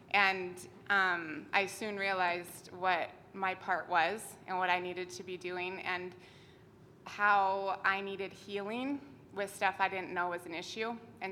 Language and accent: English; Dallas, Texas, United States; I'm from Dallas, Texas.